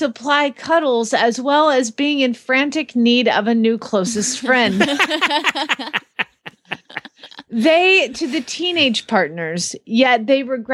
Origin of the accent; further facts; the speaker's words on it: the South, United States; I know. I'm from the South.